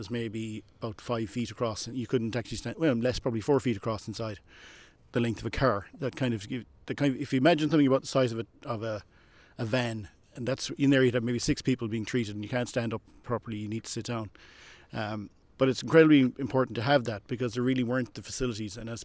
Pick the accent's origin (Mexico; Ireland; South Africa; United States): Ireland; Claddagh, Connacht; I'm from Claddagh, which you can nearly see my parents' house from here. So I'd always been around the water kind of thing.